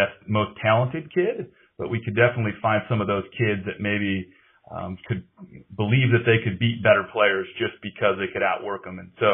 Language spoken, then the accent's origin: English; Minnesota, United States; Well, I'm an Oregon transplant. I grew up in Minnesota, just outside of the Twin Cities.